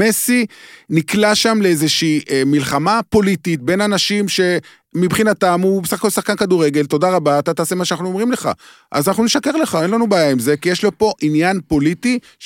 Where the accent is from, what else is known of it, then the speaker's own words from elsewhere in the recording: Beersheba, Southern District, Israel; אני גדלתי בבאר שבע